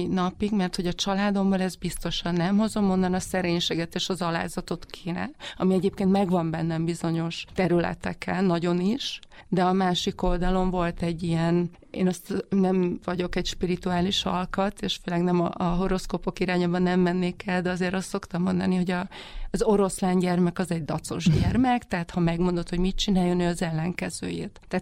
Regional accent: Nitra Region, Slovakia; moved away as an adult; also born or lived in Bratislava; now in Hungary; Én Szlovákiában születtem, és ott éltem 37 évig. Esztergommal szemben egyébként Párkány, illetve Párkány mellette egy hát kisebb vagy közepes nagyságú faluban 7 éves koromig, majd utána egy kisvárosban 18 éves koromig

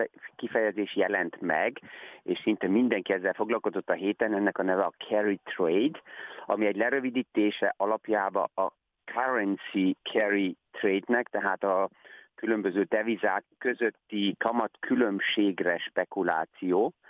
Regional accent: Austria; mivel mi, mint osztrákok, olyan sok éremnél nem kopogtatunk

